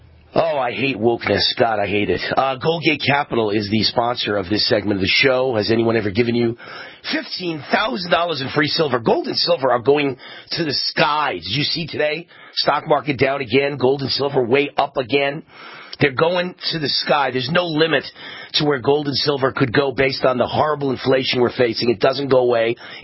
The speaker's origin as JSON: {"language": "English", "town": "Mount Vernon", "region": "New York", "country": "United States", "tie": "born or raised there", "said": "Just like growing up in Mount Vernon, New York. We called each other every bad name you could ever guess."}